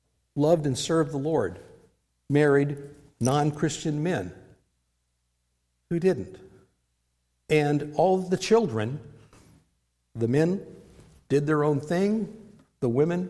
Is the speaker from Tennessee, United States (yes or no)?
no; Whittier, California, United States; I grew up here in Whittier, and my mom died when I was 10